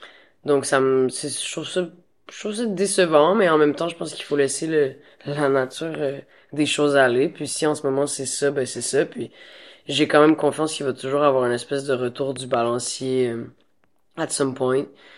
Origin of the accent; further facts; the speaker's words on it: Montreal, Quebec, Canada; moi, je viens de Montréal, qui est une ville extrêmement ouverte d'esprit.